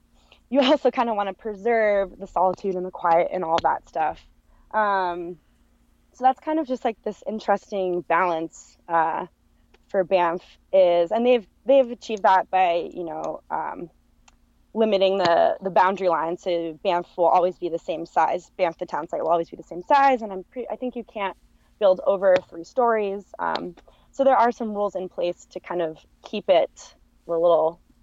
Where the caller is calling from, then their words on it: Kalispell, Montana, United States; I am calling from Kalispell, Montana, in the northwest corner of the state.